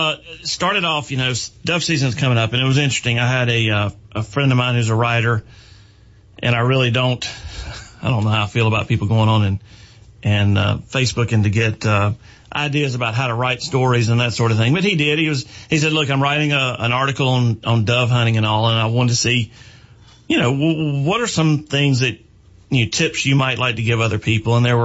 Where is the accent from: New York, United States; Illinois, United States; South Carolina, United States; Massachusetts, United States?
South Carolina, United States; anyone growing up in South Carolina in the 60s, 70s, 80s, 90s, kind of the beginning of the year was opening day of dove season